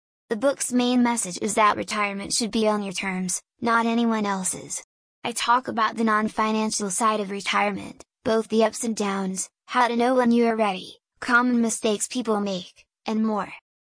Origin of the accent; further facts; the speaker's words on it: Dehradun, Uttarakhand, India; born there; also born or lived in South India; now in Greater Noida, India; I was born in Dehradun and have traveled all over the country, including 21 years in South India, but now call Greater Noida home.